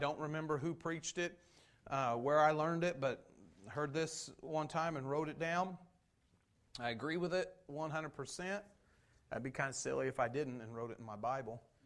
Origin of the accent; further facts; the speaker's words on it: Indiana, United States; So we're from Indiana